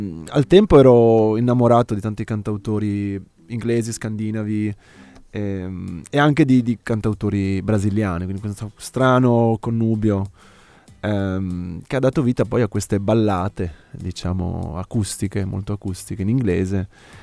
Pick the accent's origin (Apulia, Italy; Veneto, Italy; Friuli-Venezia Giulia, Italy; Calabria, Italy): Friuli-Venezia Giulia, Italy; Tolmezzo; moved away as an adult; Sono proprio di Tolmezzo, nato e cresciuto fino più o meno col liceo, poi alla fine del liceo me ne sono andato all'università, però sono stato qua fino ai 19 anni.